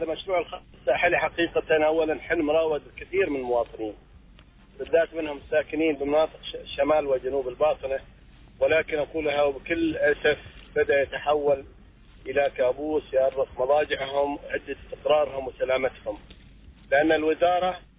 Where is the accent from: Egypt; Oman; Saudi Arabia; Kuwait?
Oman; البيوت هذه فوق بعضها بعض أخي، ونحن أسر عمانية